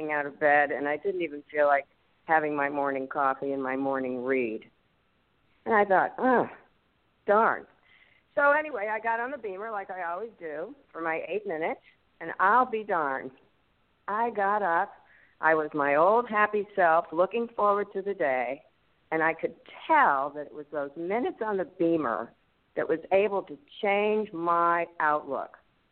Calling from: Lexington, Kentucky, United States; from Lexington, Kentucky.

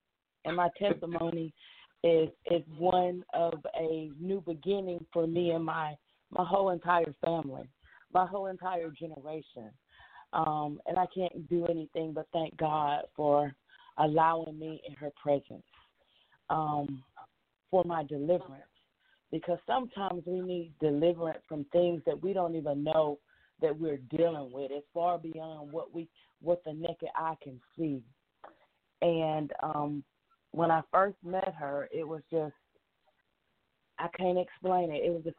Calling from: Monroe, Georgia, United States; I'm calling from Monroe, Georgia.

